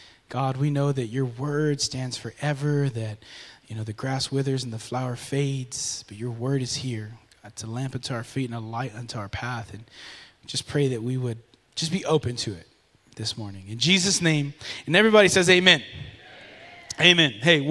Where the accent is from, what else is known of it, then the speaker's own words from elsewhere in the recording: San Marcos, Texas, United States; So I grew up here in San Marcos, and I grew up kind of like, I don't know what side of town it is, Belvin Street near Wonder World.